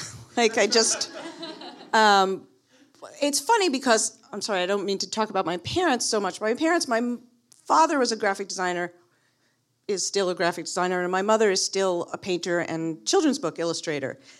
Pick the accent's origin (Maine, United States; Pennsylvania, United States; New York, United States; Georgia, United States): New York, United States; Yonkers; I grew up in Yonkers, which is just over the Bronx. I literally lived right over the Bronx border. I went to high school in the Bronx